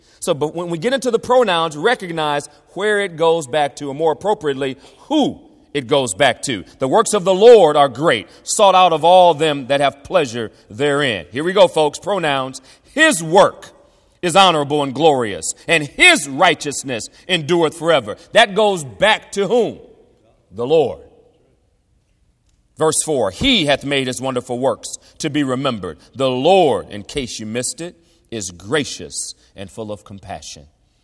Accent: Ohio, United States; now in Florida, United States; I'm an Ohio boy, and I think it's soda down here in Florida. I've been in Florida long enough, I should know that.

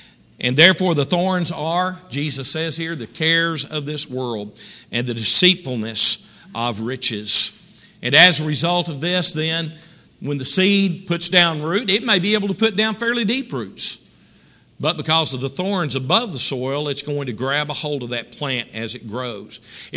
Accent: Texas, United States; there was about 40 miles of gravel road back into ranch country near where I was raised in Texas.

